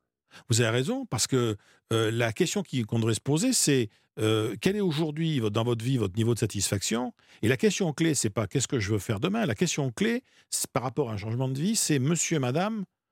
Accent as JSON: {"language": "French", "town": "Bordeaux", "region": "Nouvelle-Aquitaine", "country": "France", "said": "Moi, je suis bordelais d'origine. Donc, je discutais aussi, avec des bordelais."}